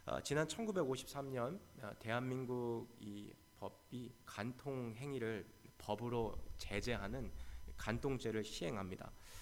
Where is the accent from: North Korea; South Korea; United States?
United States; Eugene, Oregon; 저는 어린 시절 제가 그 유진의 오레건주에 있는 유진이라는 도시에서 자랐는데요.